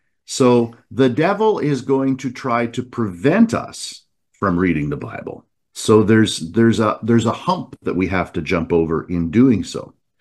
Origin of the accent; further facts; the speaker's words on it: North Bay, Ontario, Canada; attempting to replicate the railways around North Bay, Ontario, my hometown, in late September of 1978.